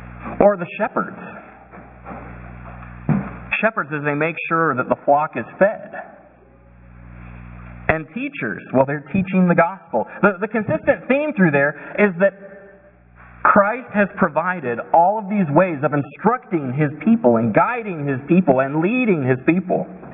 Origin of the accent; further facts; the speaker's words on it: Oregon, United States; You know, he grew up in Illinois. I grew up in Oregon.